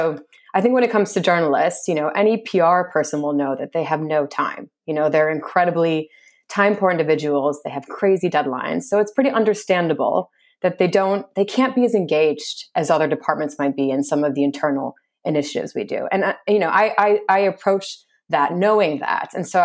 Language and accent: English; Chicago, Illinois, United States; moved away as an adult; now in London, United Kingdom; I'm originally from Chicago, in the States. I've been in the UK for about 10 years though, so it's been a while.